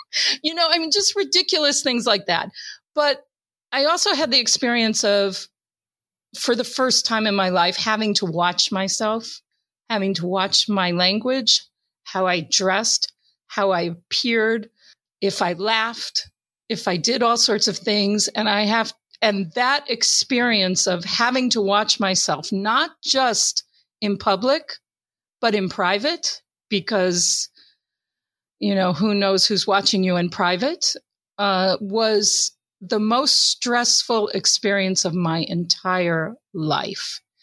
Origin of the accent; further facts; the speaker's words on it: United States; because I'm white, because I'm Western, because I'm American, and because I'm a woman